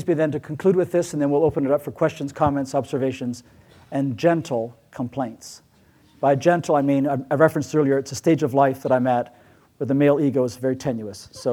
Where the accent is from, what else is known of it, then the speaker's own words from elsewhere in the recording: Ecuador; I grew up in Ecuador in South America.